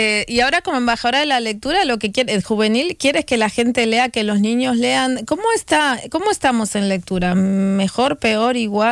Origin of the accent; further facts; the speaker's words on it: Argentina; now in Kingston, Canada; No es igual en nuestros países, yo vengo de Argentina